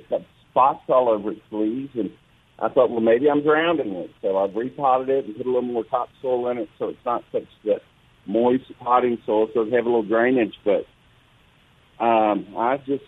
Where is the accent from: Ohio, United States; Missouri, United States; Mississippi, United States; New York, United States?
Mississippi, United States; Biloxi; I'm from Biloxi and lived there my whole life. And I brought my plants with me